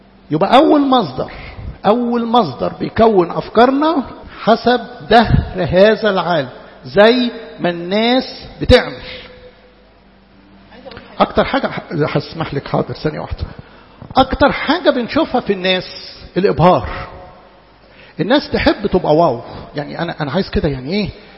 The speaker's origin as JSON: {"language": "Arabic", "region": "Upper Egypt", "country": "Egypt", "tie": "born there", "said": "انا اتولدت في الصعيد فقالوا لي اللي يقتل ابن عمك تقتله."}